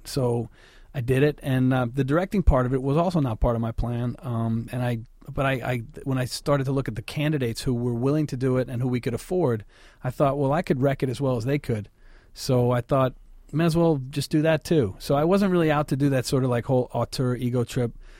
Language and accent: English; New York, United States; I grew up in Long Island, and people became firemen and policemen and teachers.